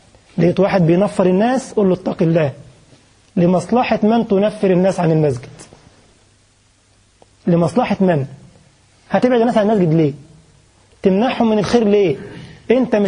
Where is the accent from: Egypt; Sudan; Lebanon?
Egypt; حاجة تخلي زي بقول لك مثلا عندنا في مصر يقول لك تخلي لقرع يشد في شعر ايده